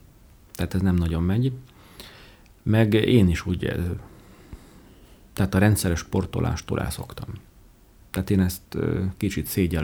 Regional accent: Debrecen, Hajdú-Bihar, Hungary; És ugye mivel debreceni vagyok, és hát a munkám is ide köt

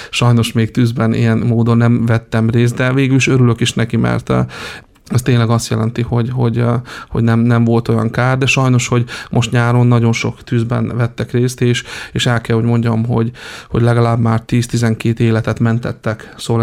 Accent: Dertsen, Zakarpattia Oblast, Ukraine; én derceni vagyok, én onnan származom

